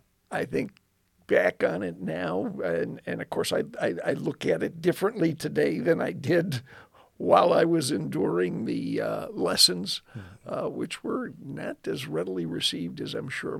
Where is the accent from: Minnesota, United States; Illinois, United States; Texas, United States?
Illinois, United States; Elmhurst; Well, Pastor, I grew up in Chicago, Illinois. Actually, Elmhurst, which is one of the western suburbs. I was raised as one of six kids.